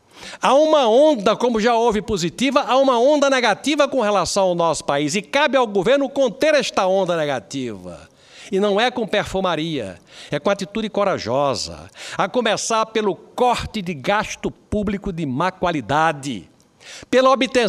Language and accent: Portuguese; Brazil; E aqui eu falo como brasileiro que quer que as coisas deem certo.